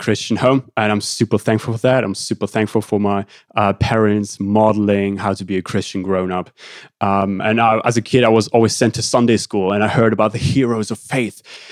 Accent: Saxony, Germany; I was born and raised in the Ruhr Mountains. That's a region in Germany that's actually reaching across the German and Czech border. It used to be a mining region and all of that. It's hilly countryside in the east. Used to be GDR.

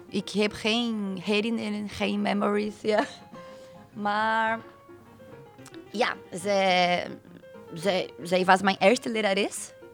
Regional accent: South Region, Brazil; Dutch is a second language; ik kom uit Zuid van Brazilië. En daar is meer Europese dan Braziliaanse, denk ik. Ja, ook in mijn familie, wij hebben Duitse bloed, wij hebben Italiaanse bloed, Oekraïense.

